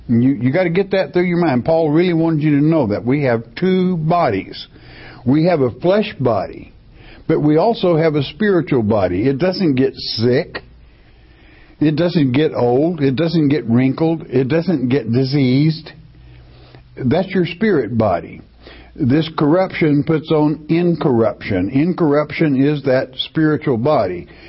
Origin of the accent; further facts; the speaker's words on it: United States; Because I'm an American. And because I know my fellow citizens.